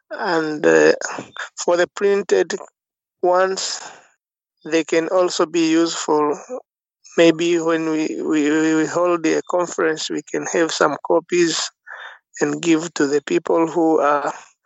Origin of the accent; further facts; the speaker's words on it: Sanyaju, Kilimanjaro, Tanzania; English is a second language; I'm from Sanyaju in Kilimanjaro, Tanzania.